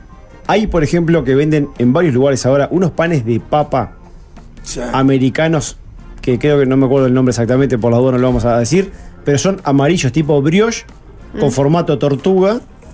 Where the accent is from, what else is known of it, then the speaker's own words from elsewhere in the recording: Uruguay; El uruguayo, no sé por qué, sí sé por qué, porque somos uruguayos.